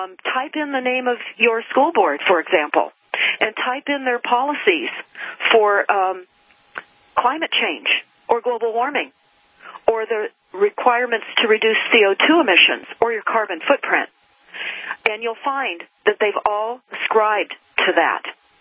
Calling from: California, United States; I am broadcasting today from Northern California, the wine country, the Santa Rosa, Napa area

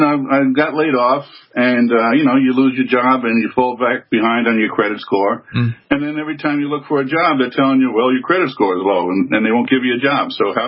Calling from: Long Island, New York, United States; Yes, I'm from Long Island.

